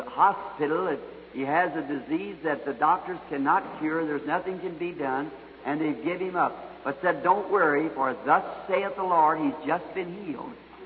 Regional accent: Southern United States, United States; now in New York, United States; Being a Southerner, I say you have to come up here in the North to find what Southern hospitality means.

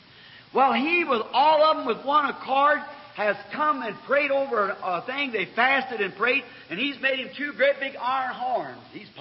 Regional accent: Ireland; My people formerly were Catholic, you know. So, being an Irishman.

